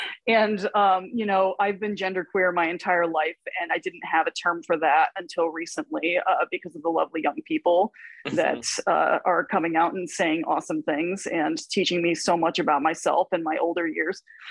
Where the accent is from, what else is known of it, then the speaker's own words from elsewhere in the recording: Connecticut, United States; I grew up in New England. So I'm from Connecticut. I'm from rural Connecticut, not far from New York State.